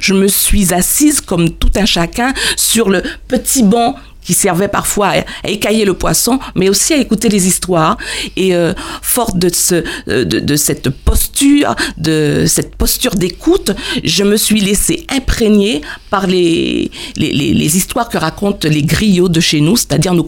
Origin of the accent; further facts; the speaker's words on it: Martinique; now in Guadeloupe; Je réside en Guadeloupe, je suis martiniquaise, mais je réside en Guadeloupe depuis bientôt 25 ans.